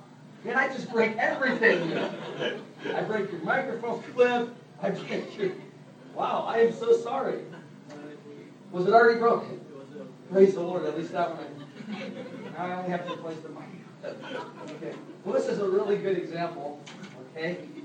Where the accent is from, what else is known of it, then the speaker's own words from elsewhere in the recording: Texas, United States; When I was a kid, I grew up in Texas, big place. And in West Texas, there the trees, the little mesquite trees, they're like this.